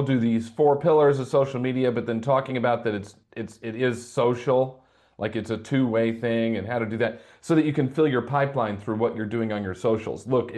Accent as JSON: {"language": "English", "town": "Indianapolis", "region": "Indiana", "country": "United States", "tie": "born or raised there", "said": "I opened my mailbox, and then there was a little package, came from Indianapolis, Indiana, my hometown."}